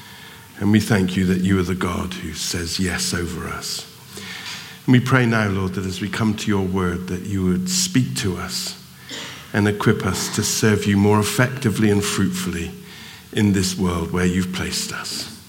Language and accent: English; Plymouth, South West England, United Kingdom; also born or lived in Bristol / Somerset; I was born in Bristol and then spent 10 years in Plymouth and then moved back up to Somerset. But growing up as a young boy in Plymouth was, we lived in the city